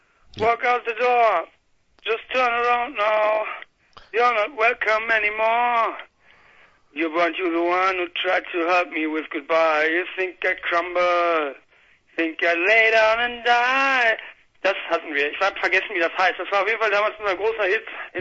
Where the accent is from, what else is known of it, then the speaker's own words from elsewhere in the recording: Bochum, North Rhine-Westphalia, Germany; Wir kommen aus Bochum und jetzt sind wir diffundiert.